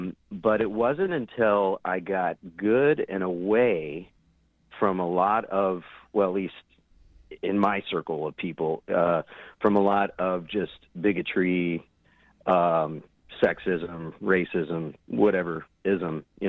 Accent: Winston-Salem, North Carolina, United States; now in Madison, United States; I'm from North Carolina. I grew up in North Carolina.

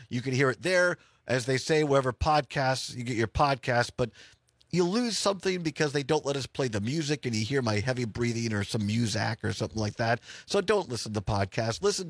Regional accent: Richland County, United States; I mean, I'm from Richland County.

